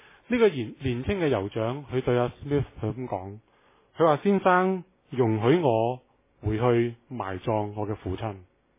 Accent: China; 其实用我们中国人的说话就是等我跟爸爸送了钟先

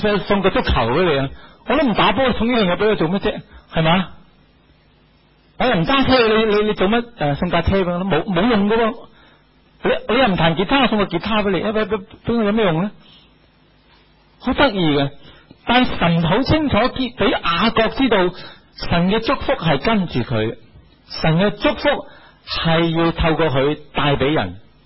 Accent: China; 我们中国人平时讲成家呢，即是结婚

